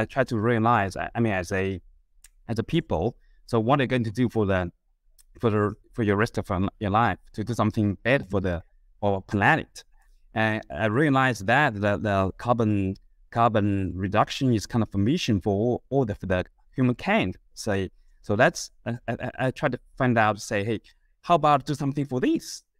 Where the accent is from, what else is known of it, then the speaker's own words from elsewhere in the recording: China; moved away as an adult; I grew up in Nikulan Tansha of China. I moved to Sydney to do my computer science degree and then back to Beijing for my MBA in Tsinghua University.